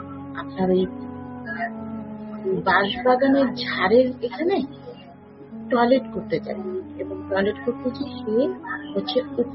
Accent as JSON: {"language": "Bangla", "town": "Dhaka", "region": "Dhaka Division", "country": "Bangladesh", "tie": "born or raised there", "said": "আমি বড় হয়েছি ঢাকা ক্যান্টনমেন্টের ভেতরে, সেটা একাডেমিক কুর্মিটোলা ক্যান্টনমেন্ট বা নতুন এয়ারপোর্টের পেছন সাইড যেটা বলে।"}